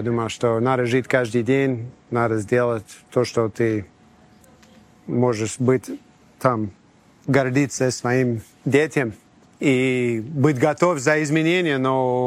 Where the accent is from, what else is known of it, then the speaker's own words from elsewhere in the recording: Oklahoma, United States; Russian is a second language; Из Оклахомы, да. Это вообще глубинки, как Олег из Сибири, я из Оклахомы.